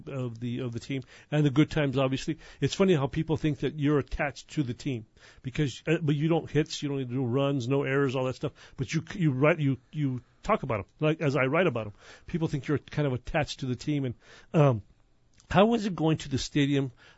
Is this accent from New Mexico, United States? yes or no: yes; Santa Fe, New Mexico, United States; I mean, there were, we had talked because I was from Santa Fe.